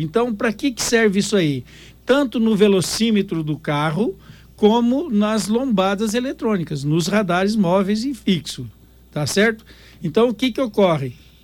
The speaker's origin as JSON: {"language": "Portuguese", "town": "Dourados", "region": "Mato Grosso do Sul", "country": "Brazil", "tie": "born or raised there", "said": "parece que você não gosta de Dourados. Não, eu adoro, é minha terra, eu nasci aqui."}